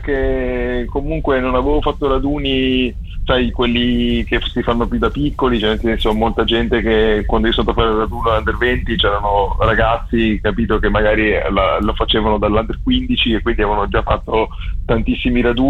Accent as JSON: {"language": "Italian", "town": "Padua", "region": "Veneto", "country": "Italy", "said": "io sono di Padova, quindi Mantova e Padova sono due città vicine"}